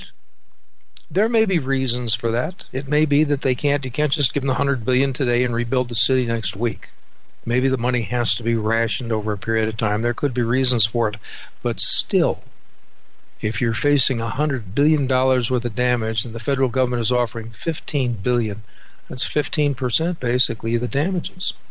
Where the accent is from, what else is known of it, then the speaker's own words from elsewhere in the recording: Illinois, United States; I can remember my hometown in northern Illinois was hit by a tornado in the 60s.